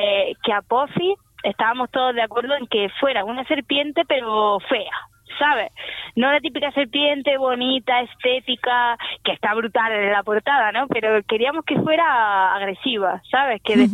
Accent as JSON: {"language": "Spanish", "region": "Andalusia", "country": "Spain", "said": "porque al final soy de Andalucía y eso se me nota."}